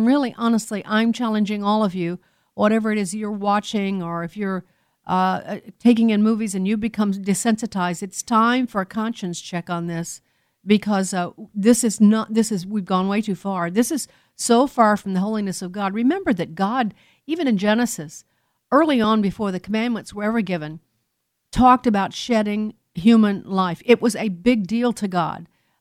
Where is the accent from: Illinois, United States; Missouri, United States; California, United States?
Illinois, United States; Chicago; Kathy Griffin is from my hometown of Chicago.